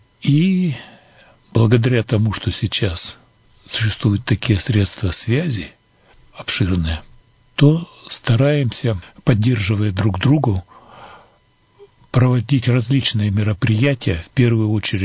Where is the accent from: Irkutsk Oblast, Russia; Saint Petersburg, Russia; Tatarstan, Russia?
Irkutsk Oblast, Russia; Irkutsk; Я иркутянин, поэтому оказаться в родном городе для меня закономерное явление.